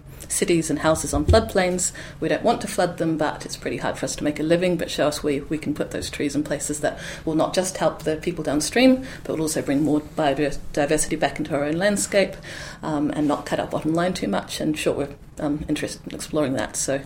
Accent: Pukekohe, Auckland, New Zealand; Mostly I grew up in Pukekohe, so a little bit south of Auckland, then a rural town, and I'm now part of the big Auckland super city.

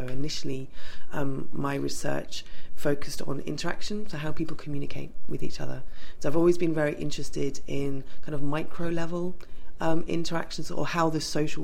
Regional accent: Guildford, South East England, United Kingdom; I grew up in the southeast of England in a town called Guildford, which is about an hour away from London.

